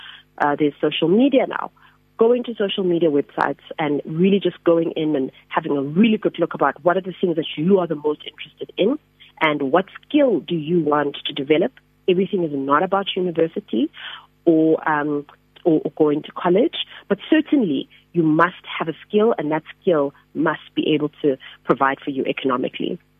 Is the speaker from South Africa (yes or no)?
yes; South Africa; Being a South African Methodist, I believe quite strongly in, you know, being guided by the Holy Spirit